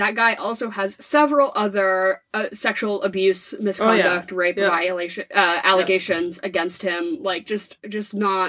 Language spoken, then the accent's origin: English; United States; I'm going to say Besson because I'm an American